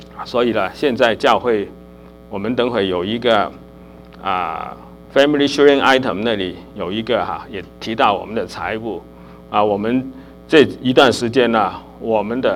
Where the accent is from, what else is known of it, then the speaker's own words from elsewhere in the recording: China; 那我们中国人其实早就也有这方面的思考啊